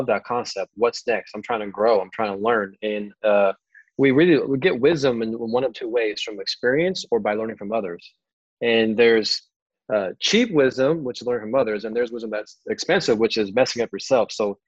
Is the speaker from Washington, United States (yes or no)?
yes; Puyallup, Washington, United States; So I am from the Northwest, this booming town just south of Seattle called Puyallup, Washington, small town.